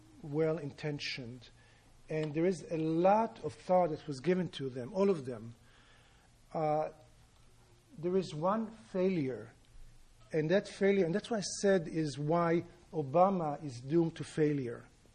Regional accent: Palestine; there is one person here from the very same area where I come from Palestine

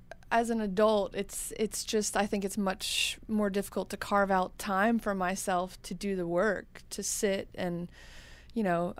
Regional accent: Macon, Georgia, United States; I'm from Macon, Georgia, so every time the radio came on in the car, it was country.

